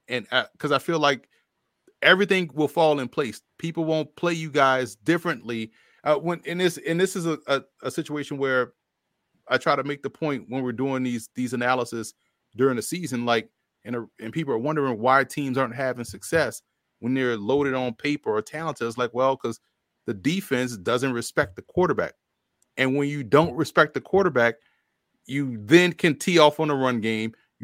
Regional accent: New Orleans, Louisiana, United States; And, you know, I'm from New Orleans, and I know Tulane is always like the stepchild of the sports landscape

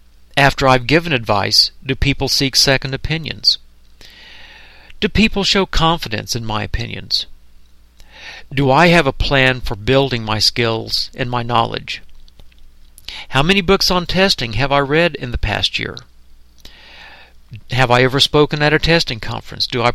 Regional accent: Oklahoma City, Oklahoma, United States; We had a situation in my hometown of Oklahoma City recently that I think really illustrated this.

